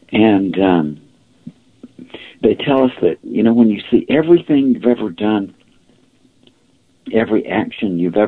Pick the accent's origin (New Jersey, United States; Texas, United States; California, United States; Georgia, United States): Georgia, United States; Macon; some of the people that I grew up with in Macon, Georgia, had already gone to medical school. I went to medical school in Georgia.